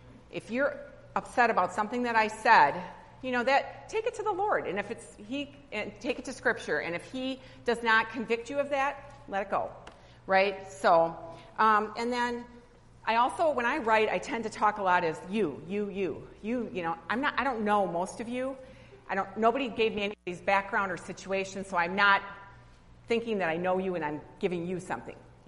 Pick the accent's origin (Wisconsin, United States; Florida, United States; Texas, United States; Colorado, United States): Wisconsin, United States; Kenosha; I'm from Kenosha, Wisconsin. Racine's just like the city right above us.